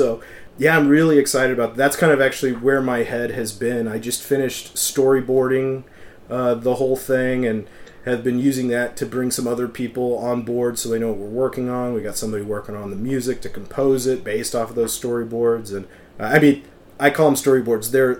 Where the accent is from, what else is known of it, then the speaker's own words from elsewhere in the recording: Texas, United States; accent: Texan twang; I mean, like, you already brought up that I'm from Texas. So, I mean, if you hear me, I'm not talking, you know, I could have done this whole interview with the twang if you wanted me to, because, I mean, it's part of my cultural upbringing